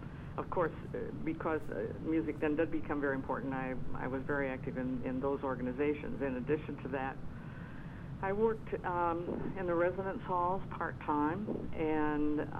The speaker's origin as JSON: {"language": "English", "town": "Centerville", "region": "Indiana", "country": "United States", "tie": "born there", "said": "Well, I was born in Indiana in a little town called Centerville"}